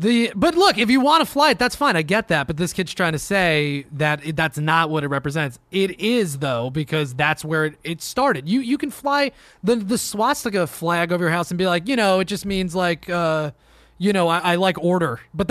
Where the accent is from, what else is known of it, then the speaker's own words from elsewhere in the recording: Louisiana, United States; Being born and raised in South Louisiana, I've been exposed to racism, I've been exposed to prejudice, and most importantly, I've been exposed to the history, heritage, and customs associated with the South.